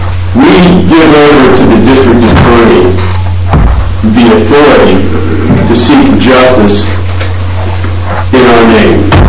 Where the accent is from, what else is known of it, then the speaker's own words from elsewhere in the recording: Portland, Oregon, United States; I grew up in North Portland.